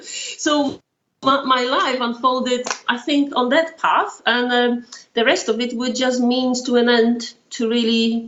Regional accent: Poland; born there; English is a second language; I was born in Poland, behind the Iron Curtain still, in a family that happened to be on the wrong side of the of the government

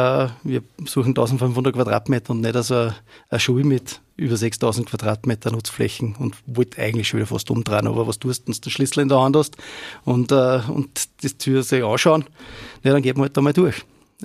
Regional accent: Upper Austria, Austria; born there; ich bin ein gebürtiger Lernharder und wohne seit ewigen Zeiten in St. Oswald bei Freistadt

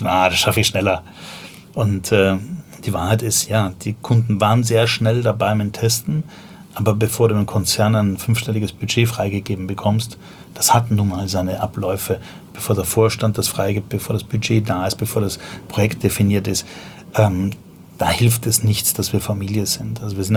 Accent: Vienna, Austria; now in Berlin, Germany; als ich nach Deutschland gekommen bin, ich komme ursprünglich aus Wien, ein Mädel war schuld, bin nach Berlin gegangen, habe das Wochenende da geblieben. Das war Anfang der 90er.

